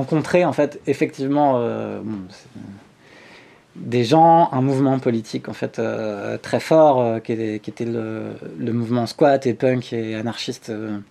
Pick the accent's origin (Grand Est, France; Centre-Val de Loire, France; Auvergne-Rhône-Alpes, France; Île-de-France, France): Auvergne-Rhône-Alpes, France; now in Grenoble, France; j'ai atterri là parce que je venais de la Savoie et que quand j'étais venu à Grenoble visiter des amis